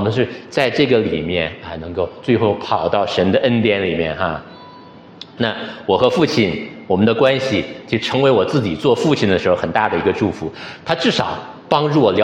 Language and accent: Chinese; Northeast China, China; 那我自己从小是在东北，我们在部队的大院里边长大的哈。